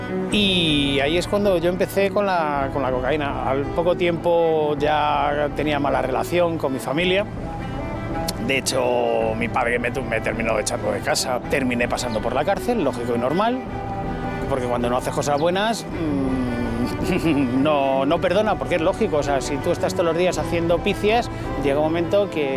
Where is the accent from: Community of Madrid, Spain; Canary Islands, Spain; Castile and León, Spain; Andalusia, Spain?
Community of Madrid, Spain; Madrid; tengo 51 años, soy de aquí, de Madrid